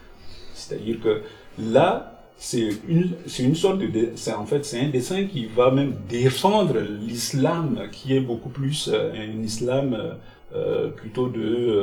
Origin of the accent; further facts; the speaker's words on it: Chad; now in France; je suis parti du Tchad en me disant que des gens me donnaient des coups de crosse